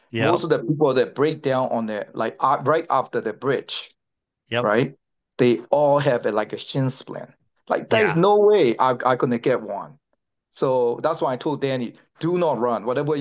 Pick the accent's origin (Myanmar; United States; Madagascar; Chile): Myanmar; Yeah, I came from Burma, like grew up in 100 degrees weather.